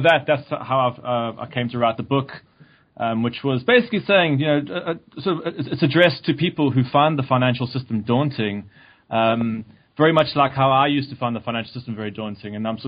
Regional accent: South Africa; I came from South Africa, which you might tell from my accent.

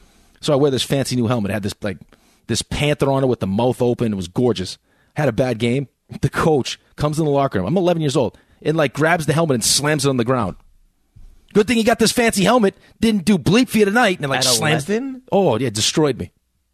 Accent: Maine, United States; born there; also born or lived in Boston, United States / Chicago, United States / Michigan, United States / New York, United States; I'm not from Boston, though. I was born in Maine, moved to Boston, moved to Chicago, back to Boston, then to Michigan, and then to New York.

